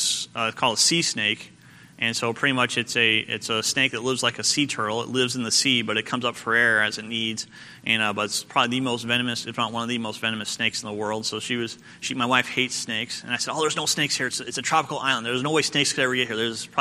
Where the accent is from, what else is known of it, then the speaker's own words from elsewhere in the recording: United States; here I am a former Marine and United States citizen, and I'm American.